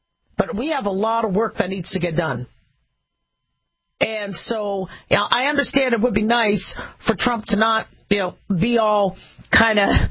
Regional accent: United States; And so me, as a physician, as an American, I would like to see a lot of things done with whomever's going to be the next president.

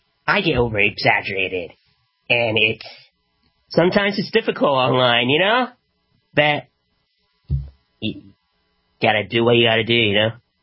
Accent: Canada; See, I'm Canadian, I don't get everything

